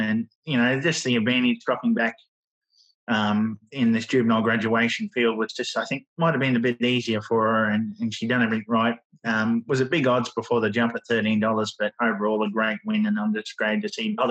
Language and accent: English; Queensland, Australia; I lived there. I'm from Queensland originally, but I was around there at the time when she raced in her career